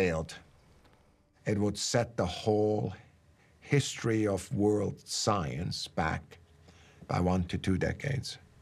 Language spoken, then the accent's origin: English; Switzerland; I grew up in Switzerland.